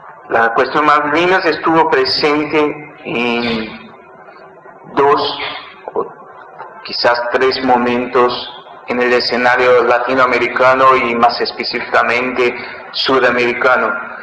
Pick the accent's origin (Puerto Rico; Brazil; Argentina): Brazil; soy alumno de la maestría en Relaciones Internacionales del IRI, soy de Brasil